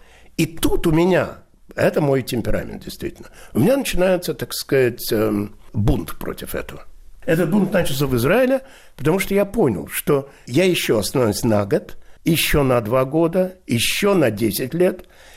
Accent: Moscow, Russia; born there; Я родился в Москве, в Марьиной Роще.

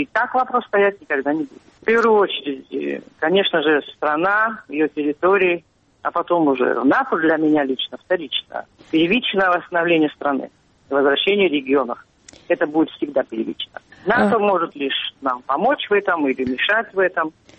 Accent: Sukhumi, Abkhazia, Georgia; родилась и выросла в Сухуми, я вообще абхазская этническая.

